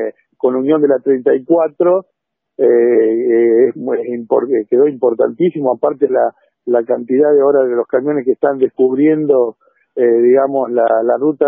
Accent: Santa Fe, Argentina; somos todos santafesinos

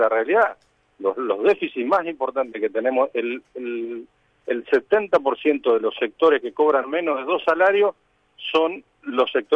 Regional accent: Villaguay, Entre Ríos, Argentina; esa persona va a un alquiler hoy en una ciudad, yo soy de Villaguay.

